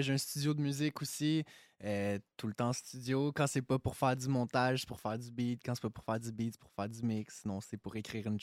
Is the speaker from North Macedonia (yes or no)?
no; Anjou, Quebec, Canada; Ouais, ben, j'ai grandi à Anjou pas mal toute ma vie. Je suis né sur la rive sud, mais je suis parti... Ma mère a déménagé.